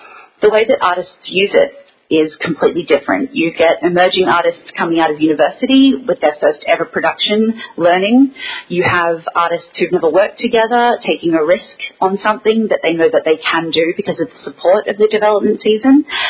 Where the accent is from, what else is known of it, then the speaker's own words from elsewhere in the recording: Brisbane, Queensland, Australia; now in Perth, Australia; I'm from Brisbane originally. I moved over in 2013 to go to WAPA.